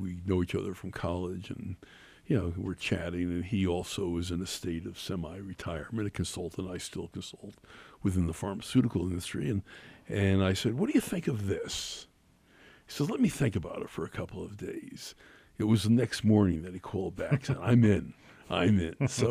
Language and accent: English; East Coast, United States; And I grew up on the East Coast, and I started skiing when I was 10 years old.